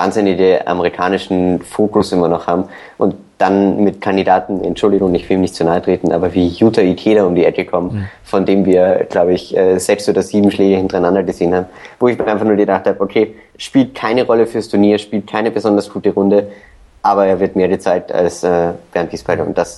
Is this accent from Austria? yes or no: yes; Austria; mit meinem Patriotismus als Österreicher